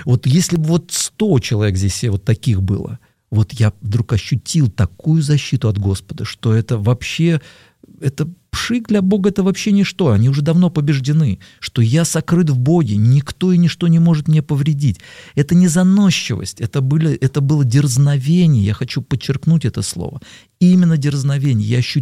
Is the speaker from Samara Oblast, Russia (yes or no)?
no; Moscow, Russia; бабушка еще моя переехала вот, в 30-е годы. Вот, я поэтому такой коренной москвич.